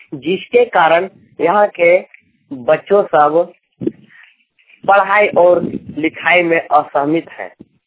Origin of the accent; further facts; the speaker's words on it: Dumarbera, Jharkhand, India; ग्राम लुरुंगा, टोला डुमरबेड़ा, जिला हजारीबाग, झारखंड, पोस्ट गोसाई बलिया, थाना बड़का गांव का रहने वाला हूँ।